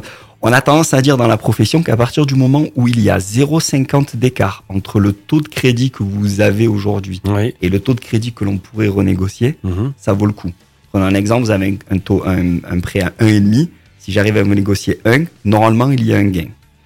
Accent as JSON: {"language": "French", "town": "Manosque", "region": "Provence-Alpes-Côte d'Azur", "country": "France", "tie": "born or raised there", "also_born_or_lived": "Gap", "said": "moi, j'habite à Vinant-sur-Verdon, mais c'est la DLVA, donc c'est Manosque. Et je suis né à Manosque, j'ai fait mes études à Manosque. J'ai fait une petite incartade à Gap pendant 2 ans."}